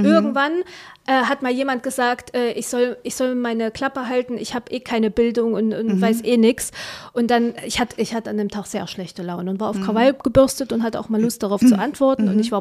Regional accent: eastern Germany, Germany; Ich komme aus dem Osten. Natürlich wähle ich nicht die AfD.

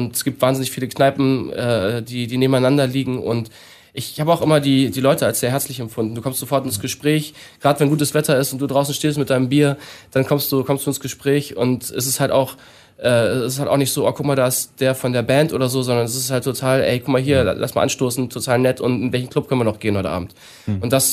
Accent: Hamburg, Germany; Und wir als Hamburger fühlen uns hier sehr, sehr wohl, weil ich finde, es ist Hamburg sehr ähnlich

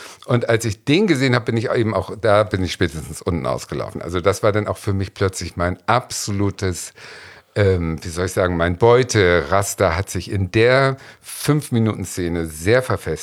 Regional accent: Schleswig-Holstein, Germany; ich bin groß geworden auf dem Dorf im Schleswig-Holstein, im Nichts, weißt du, und dann 1980 war ich, wie alt war ich denn da? 1980 war ich 13.

